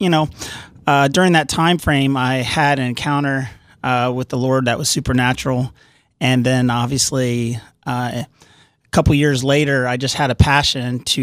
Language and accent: English; Pennsylvania, United States; moved away; Well, I came out from Pennsylvania back in 2006, moved out here